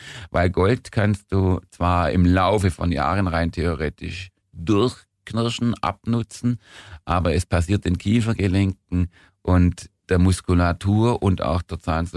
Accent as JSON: {"language": "German", "region": "Baden-Württemberg", "country": "Germany", "said": "Ich bin Schwabe."}